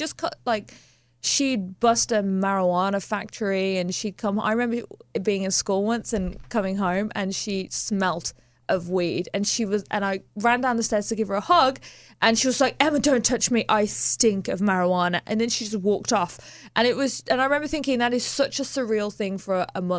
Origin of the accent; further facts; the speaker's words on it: Birmingham, West Midlands, United Kingdom; So I grew up in Birmingham, and I always had like a lot of energy.